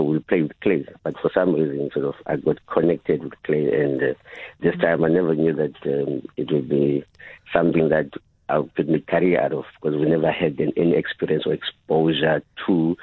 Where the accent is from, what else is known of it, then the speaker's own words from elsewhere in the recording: Ngobozana, Eastern Cape, South Africa; So I am from the Eastern Cape in a small village called Ngobozana. It's a small town called Kiskamang or Kobekobo. So that's where I grew up and that's where I come from.